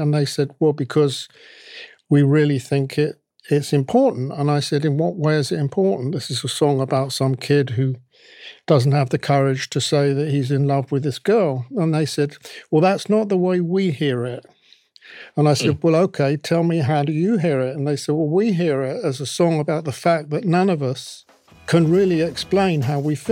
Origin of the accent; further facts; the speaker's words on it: London, United Kingdom; I was brought up in West London, and I went to Ealing Art School, which is a West London art school.